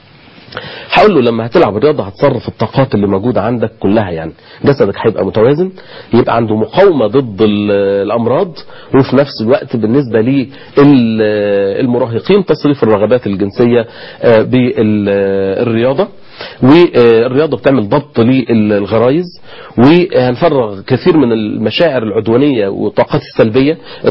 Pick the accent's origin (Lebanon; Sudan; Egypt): Egypt; عندنا في مصر